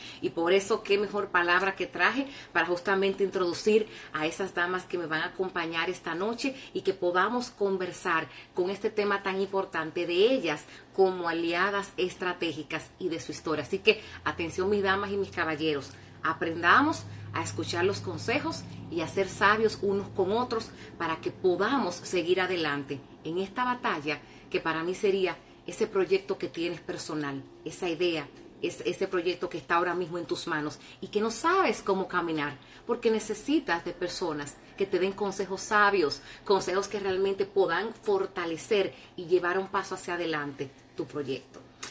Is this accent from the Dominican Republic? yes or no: yes; Dominican Republic; un evento muy importante en mi país, República Dominicana